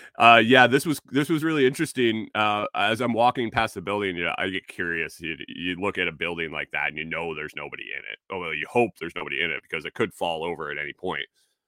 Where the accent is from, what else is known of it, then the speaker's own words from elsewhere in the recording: New York, United States; I know that we had some places back where I grew up in New York that were state historical landmarks